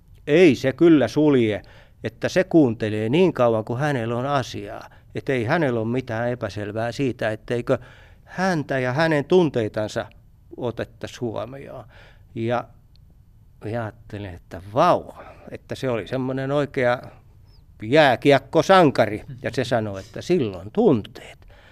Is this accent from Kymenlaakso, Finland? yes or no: yes; Kymenlaakso, Finland; mä oon Kymenlaaksosta kotoisin ja siis syntynyt 67 vuotta sitten.